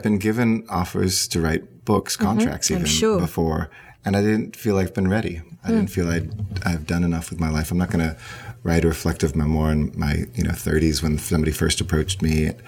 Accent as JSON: {"language": "English", "country": "United States", "tie": "born or raised there", "said": "When we grew up in the United States."}